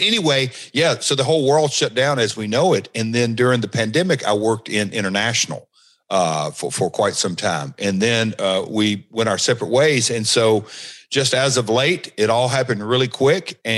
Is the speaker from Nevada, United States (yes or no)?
no; Nashville, Tennessee, United States; I'm from Nashville, and so folks in the music business go out on a tour and may have 30 shows, maybe have 60 shows.